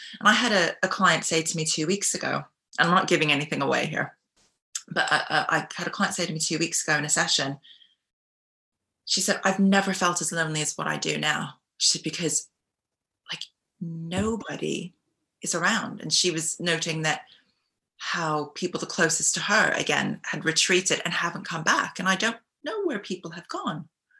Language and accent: English; Canada; moved away; I'm Canadian, and we're just known to be these people who, like, we really look out for community.